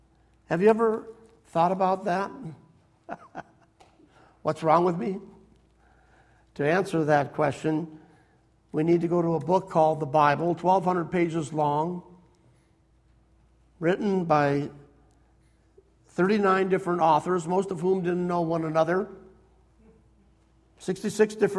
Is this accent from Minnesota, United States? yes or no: yes; North Branch, Minnesota, United States; when I was growing up in North Branch, Minnesota, back in the dark ages, kids, we didn't even have a key to the front door of our house.